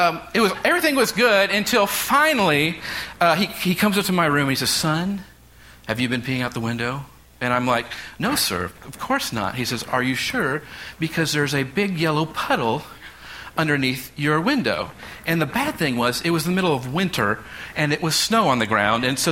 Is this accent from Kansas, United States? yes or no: yes; Kansas, United States; born or raised there